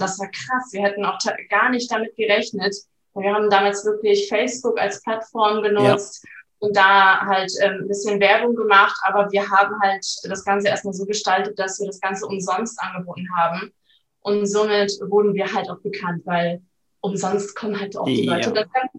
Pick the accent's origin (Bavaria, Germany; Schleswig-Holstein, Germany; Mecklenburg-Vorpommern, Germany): Schleswig-Holstein, Germany; Flensburg; ich komme aus Flensburg, bin 28 Jahre alt, besitze jetzt seit 5 Jahren ein Gym hier, also ein Fitnessstudio hier in Flensburg.